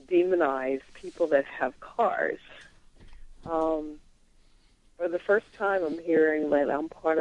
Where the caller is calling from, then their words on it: New York, United States; from Westchester.